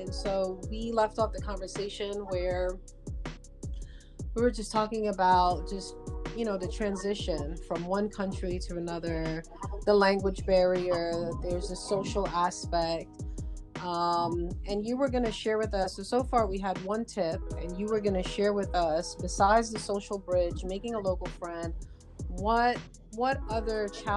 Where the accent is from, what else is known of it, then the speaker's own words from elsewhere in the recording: Trinidad & Tobago; moved away as an adult; also born or lived in New York, United States; I grew up in Trinidad. I was born in New York, but I grew up in Trinidad. And so all the way up to high school